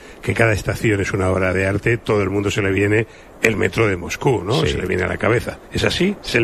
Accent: Madrid, Community of Madrid, Spain; como madrileño decir que es eficiente y sirve para su cometido

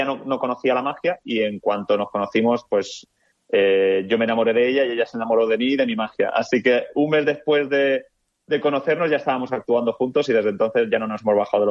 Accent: Petrer, Valencian Community, Spain; Sí, nosotros somos de Petrer

